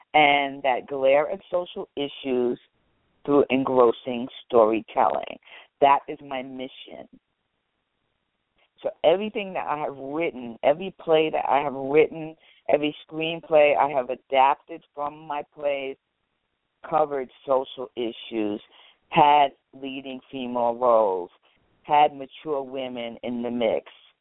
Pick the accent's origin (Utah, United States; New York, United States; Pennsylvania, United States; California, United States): New York, United States; New York City; because I'm born and raised in the South Bronx, and I'm a guerrilla.